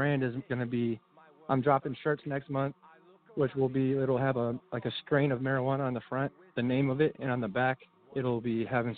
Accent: Chicago, Illinois, United States; also born or lived in Joliet; I was born in Joliet, and then I moved to Stony Island when I was a baby. Grew up over there, over by Chicago Hospital.

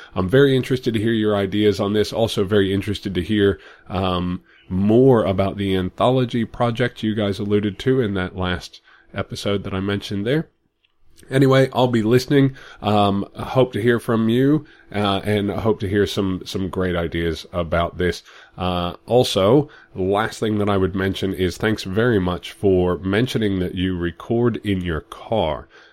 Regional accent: United States; now in Australia; I am an American living in Australia, just west of Brisbane, so hello from the great southern hemisphere.

